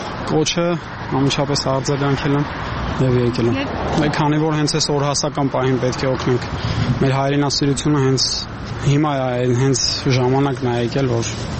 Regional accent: Nagorno-Karabakh, Azerbaijan; Ես Ղարաբաղցի եմ

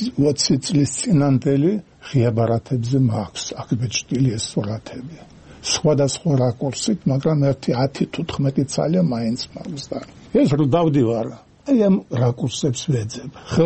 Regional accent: Batumi, Adjara, Georgia

